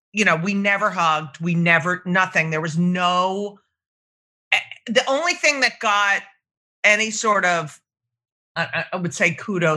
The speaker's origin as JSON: {"language": "English", "town": "Las Vegas", "region": "Nevada", "country": "United States", "tie": "born or raised there", "said": "Growing up in Las Vegas to me is just a whole, because I, you know, I'm older than you. For me, like, Vegas wasn't a place people lived, you know?"}